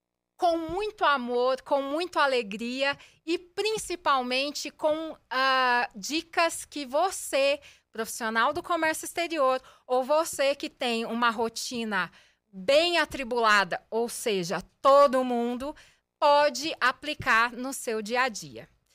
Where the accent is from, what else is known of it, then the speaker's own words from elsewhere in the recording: Curitiba, Paraná, Brazil; seguiu um caminho lá na minha cidade, Curitiba